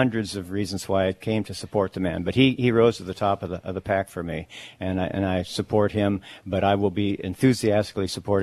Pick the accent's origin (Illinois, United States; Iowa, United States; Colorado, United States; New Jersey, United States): Iowa, United States; And everywhere we went in Ireland, and they said, where are you from? And we said, Iowa.